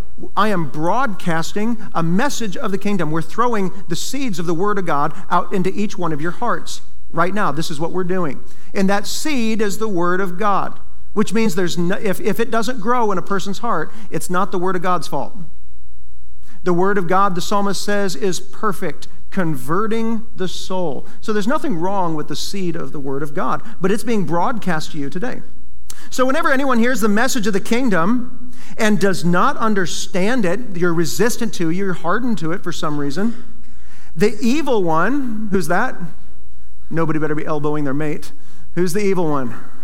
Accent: Iowa, United States; before they had combines and all these big tractors like I grew up with in Iowa.

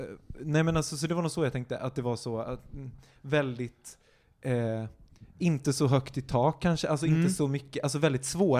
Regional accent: Gotland, Sweden; jag är från Gotland

